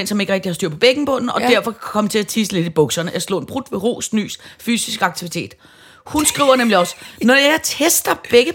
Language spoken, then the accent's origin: Danish; Capital Region of Denmark, Denmark; men vi er jo også fra Nordsjælland